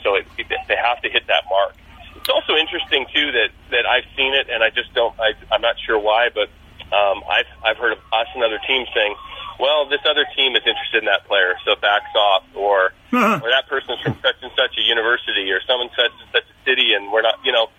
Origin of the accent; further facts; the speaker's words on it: Canada; we are Canadian, so it's you start a little younger.